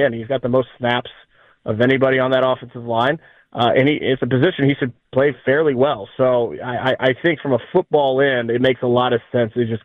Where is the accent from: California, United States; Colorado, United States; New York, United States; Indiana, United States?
Indiana, United States; So without a team in Indiana where I grew up, without a childhood team in my home state, it was my dad's team.